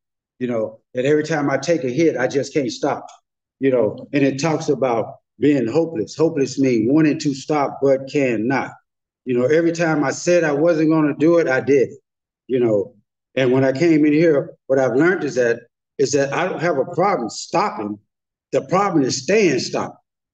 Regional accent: Cleveland, Ohio, United States; moved away; I'm from Cleveland, Ohio. I moved to California in 85.

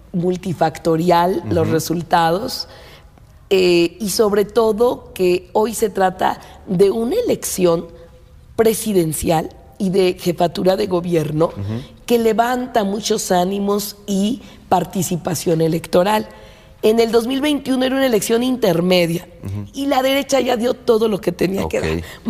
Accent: Mexico City, Mexico; born there; yo soy una mujer que nació en el poniente de la ciudad. Nací en la Benito Juárez y me fui a vivir al extremo oriente cuando yo fui estudiante de economía en la UAM Iztapalapa.

